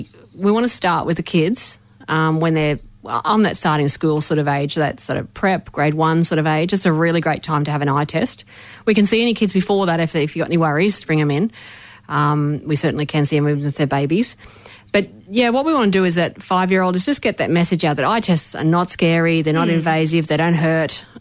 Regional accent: Rockhampton, Queensland, Australia; now in Brisbane, Australia; I'm from Rocky originally, grew up there on Darumbal country, and I moved down to Brisbane in about 95, so been down here for quite a while now.

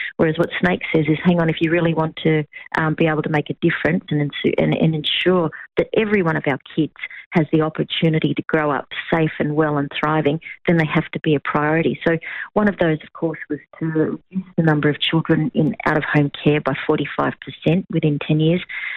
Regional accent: Central Australia, Australia; because I'm an Arunta, so I'm from Central Australia, but I'm currently sitting on Boonwurrung country, part of the Kulin Nation

